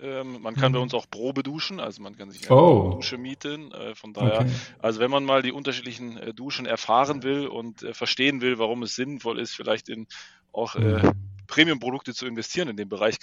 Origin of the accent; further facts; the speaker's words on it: Baden-Württemberg, Germany; Ich komme tatsächlich aus dem Schwarzwald, wenn man es auch an meiner sprachlichen Sozialisation vielleicht nicht so ganz hört.